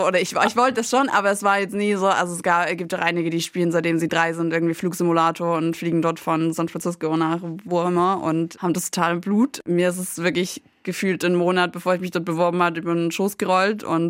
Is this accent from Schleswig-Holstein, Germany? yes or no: no; Chemnitz, Saxony, Germany; now in Worms, Germany; ich komme ursprünglich aus Chemnitz bei Leipzig, also aus Sachsen, und bin dann nach, oh Gott, nach Worms gezogen.